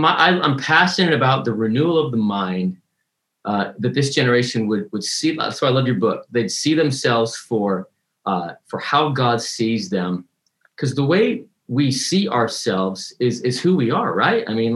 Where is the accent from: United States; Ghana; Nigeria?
United States; Salt Lake City, Utah; I grew up in Salt Lake City, Utah. Less than 1% of the population is born again there.